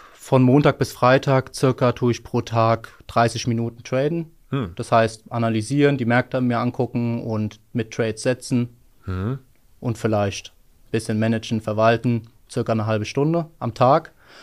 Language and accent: German; Rödermark, Hesse, Germany; ich bin aktuell 25 Jahre alt. Ich komme aus Hessen, aus der Stadt Rödermark